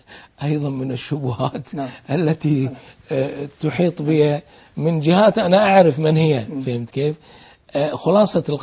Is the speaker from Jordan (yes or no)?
no; Kuwait; يعني الصيف اللي يصير عندنا بالكويت